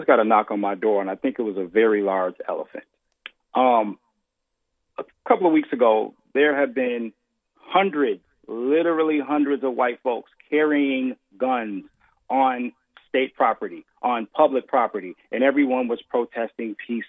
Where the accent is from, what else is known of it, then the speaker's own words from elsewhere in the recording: Rockford, Illinois, United States; If I'm walking down the street right now in my hometown of Rockford, Illinois, right?